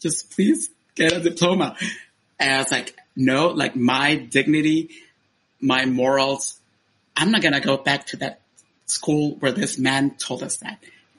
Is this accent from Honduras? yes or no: yes; Honduras; moved away as an adult; when I was born in Honduras and I stayed there until I was 18 years old.